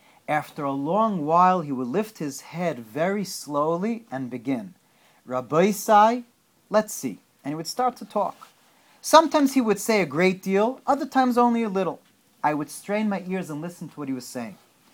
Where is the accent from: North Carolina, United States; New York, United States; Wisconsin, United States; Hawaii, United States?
New York, United States; Woodmere; And I remember as a kid growing up in the Young Israel of Woodmere, I'll never forget.